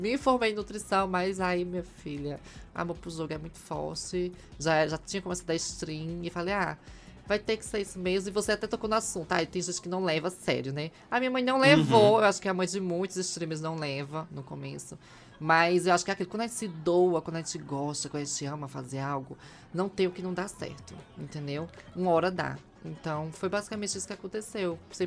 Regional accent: Caruaru, Pernambuco, Brazil; also born or lived in Recife; Porque lá onde eu morava, que eu sou de Caruaru, Pernambuco, morei um tempo em Recife depois e tal.

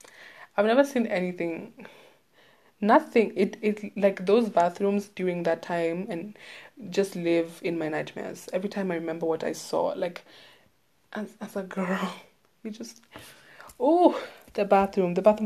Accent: Kenya; Because I'm Kenyan. And, like, Kenya is known for having, like, runners.

